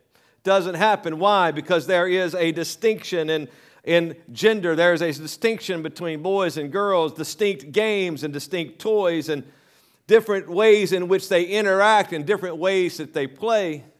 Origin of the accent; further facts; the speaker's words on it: Louisiana, United States; I'm from Louisiana, so typically I go unique, and my daughter makes fun of me.